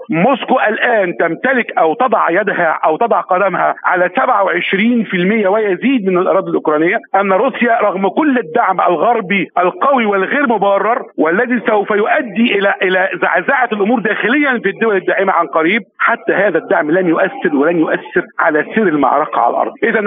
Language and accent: Arabic; Egypt; بصفتي مواطن مصري هذا الأمر لا يعنينا